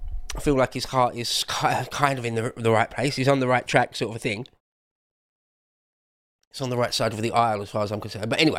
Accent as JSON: {"language": "English", "region": "England", "country": "United Kingdom", "said": "It's easy for me to say as an Englishman. We haven't got any volcanoes. We haven't got any fault lines. We don't get earthquakes."}